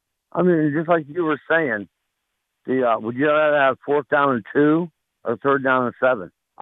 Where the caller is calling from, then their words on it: Altoona, Pennsylvania, United States; from Altoona.